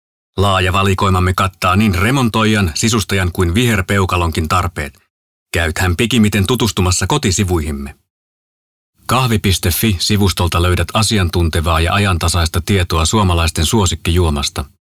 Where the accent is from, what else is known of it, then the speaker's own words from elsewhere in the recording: Helsinki, Uusimaa, Finland; olen syntynyt vuonna 1972, olen helsinkiläinen, muusikko, näyttelijä sekä äänityöntekijä.